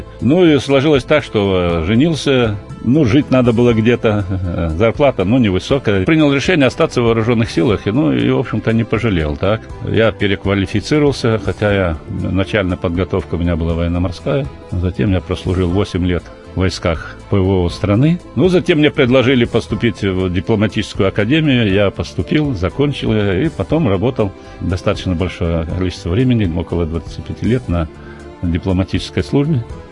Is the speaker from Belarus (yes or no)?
yes; Belarus; moved away as an adult; also born or lived in Saint Petersburg; now in Moscow, Russia; я родился в Беларуси, закончил там среднюю школу, затем поступил учиться в высшее учебное заведение в Ленинград в то время, сейчас Санкт-Петербург. Женился, жена русская, вот, прожил, вот до сих пор живу в Москве, жил в Ленинграде, под Ленинградом.